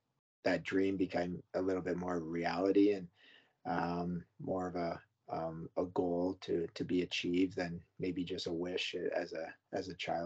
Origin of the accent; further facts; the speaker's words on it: Newmarket, Ontario, Canada; I played a season of junior in Newmarket in my hometown, and then I went off to Ottawa and played.